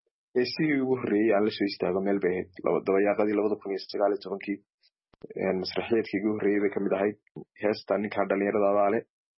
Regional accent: Erigavo, Sanaag, Somalia; waxaana ka yimi gobolka Sanaag, gaar ahaan magaalada Cabirgaabo. Marka waan ka yar lahjad duwanaa fanaaniinta

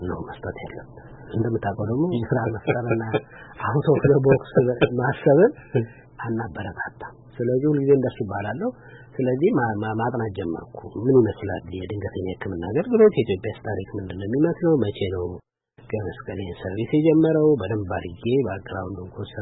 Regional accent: Addis Ababa, Ethiopia; ኮሪያ ሰፈር የሚባል ሰፈር ላይ ያደግኩት

